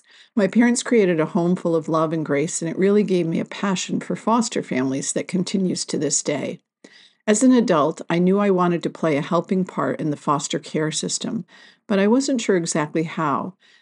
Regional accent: Detroit, Michigan, United States; I was a real theater kid growing up in Detroit, the daughter of an Italian-American father and a Southern mom from Alabama.

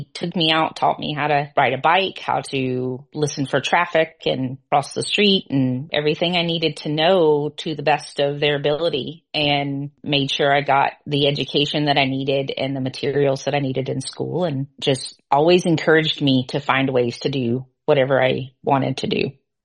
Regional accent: Alabama, United States; born there; I was born in Alabama near the coast. We went to the beach a lot when I was growing up

